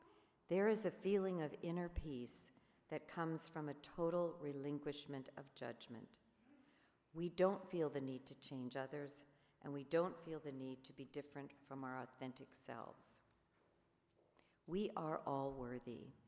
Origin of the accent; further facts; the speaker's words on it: Montclair, New Jersey, United States; accent: New Jersey; now in Oregon, United States; When I first came to Oregon 40 years ago this February, I came from Montclair, New Jersey. That's right, I'm a Jersey girl. And I really sounded like it then. Over the years, my accent has diminished, but it can come back at a moment's notice.